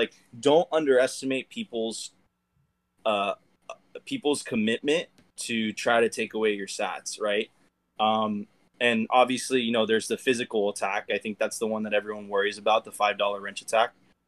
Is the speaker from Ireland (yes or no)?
no; Venezuela; I'm from Venezuela and, like, communism fucked up the whole country.